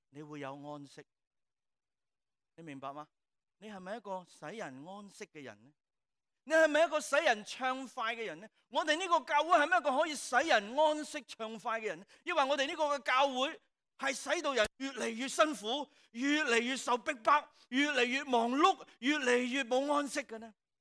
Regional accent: China; 即系我哋中国人话咩啊，安心啊

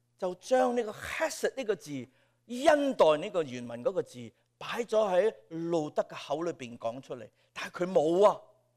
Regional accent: Guangdong, China; 即系我哋广东人俗语话啲十下十下咁啦

